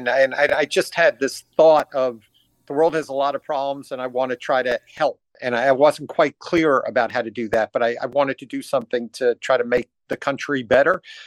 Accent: New York City, New York, United States; So I grew up in New York City.

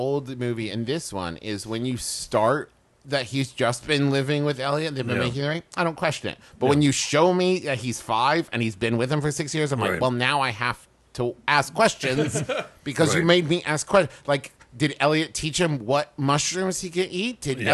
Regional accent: West Virginia, United States; growing up in West Virginia, I looked at them like, yeah, like, bite me.

